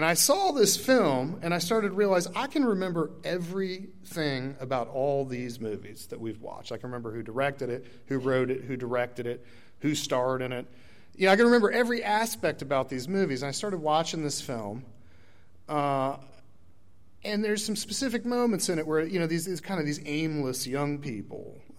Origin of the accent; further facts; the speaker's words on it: Annapolis, Maryland, United States; And so you always knew growing up in Annapolis, people went to school, they were very smart, you know.